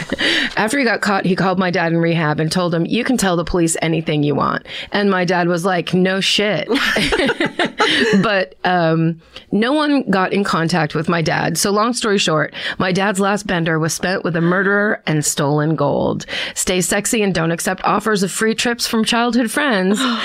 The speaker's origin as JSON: {"language": "English", "town": "Butte", "region": "Montana", "country": "United States", "tie": "born or raised there", "said": "When my dad was in his early 30s living in Butte, Montana, also my hometown"}